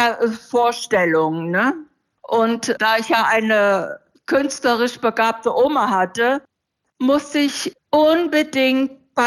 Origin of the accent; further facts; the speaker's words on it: Germany; Ja, ich bin in der DDR groß geworden, zur Schule gegangen